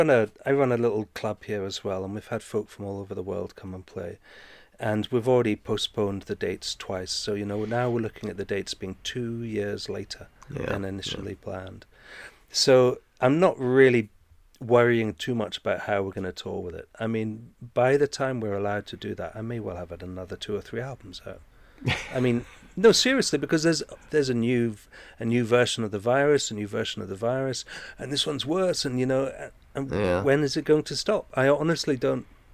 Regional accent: Scotland, United Kingdom

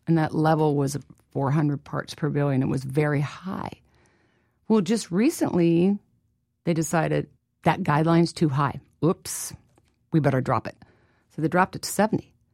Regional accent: Midwest, United States; I was born and raised in the Midwest.

